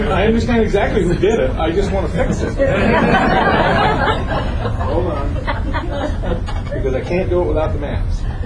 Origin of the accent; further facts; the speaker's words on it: Hollister, California, United States; I grew up in Hollister. I'm a Hollister hay baler.